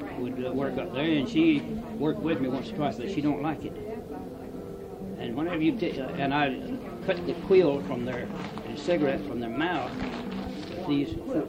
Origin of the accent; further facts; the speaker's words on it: Chiefland, Florida, United States; The little town Chieflin over there, Florida.